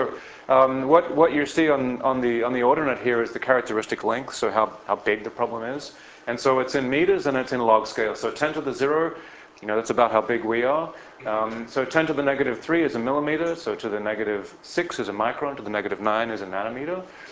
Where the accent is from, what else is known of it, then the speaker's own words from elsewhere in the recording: Texas, United States; And I'm from Texas too, so I couldn't help myself. I have to, ethnocentric Texan, you know.